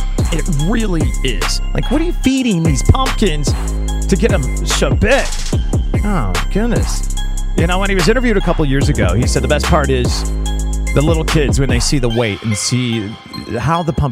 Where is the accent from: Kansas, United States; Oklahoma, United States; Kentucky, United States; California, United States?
Kansas, United States; I grew up in Kansas. What do you expect?